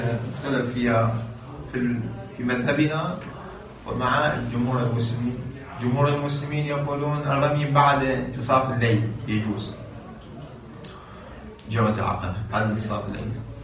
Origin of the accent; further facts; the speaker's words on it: Iraq; هنا عندنا في العراق نسميها عرفان مصيادة، مقلاع